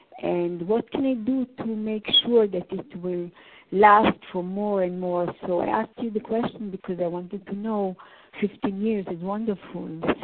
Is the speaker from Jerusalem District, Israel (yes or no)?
yes; Jerusalem, Jerusalem District, Israel; English is a second language; from Jerusalem.